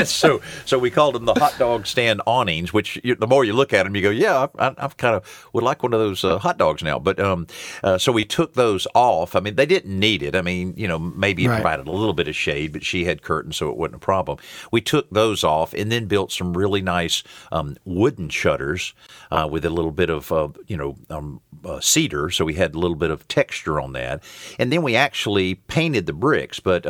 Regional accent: the South, United States; I'm from the South. We have aggressive mosquitoes.

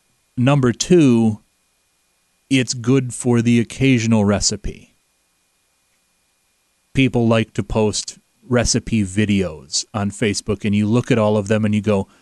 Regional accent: New York, United States; born there; Or I was born in New York, but my heart's in Iowa

